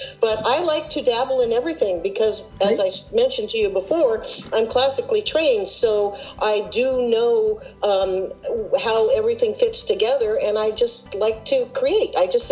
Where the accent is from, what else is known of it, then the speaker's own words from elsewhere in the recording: Seattle, Washington, United States; I've been on this planet for many decades, and I grew up in Seattle, Washington, actually.